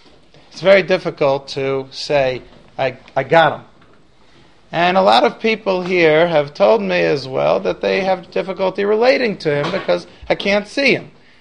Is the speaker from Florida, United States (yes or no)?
no; New York, United States; See, I was raised, born and bred in New York, and over there, what I noticed is everyone's called a nice person.